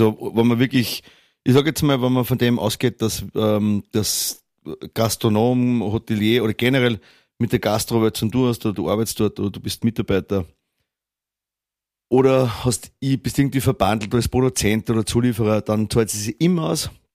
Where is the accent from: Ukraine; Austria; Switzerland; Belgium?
Austria; bei uns in Österreich